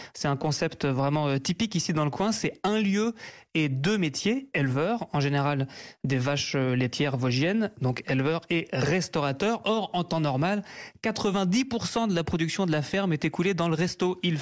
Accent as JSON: {"language": "French", "town": "Strasbourg", "region": "Grand Est", "country": "France", "tie": "born there", "said": "Moi, je suis né en ville, donc je maîtrise malheureusement pas l'alsacien, même si je suis né à Strasbourg."}